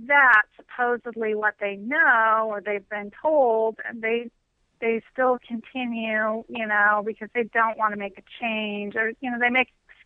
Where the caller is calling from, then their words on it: Sacramento, California, United States; I'm in Sacramento.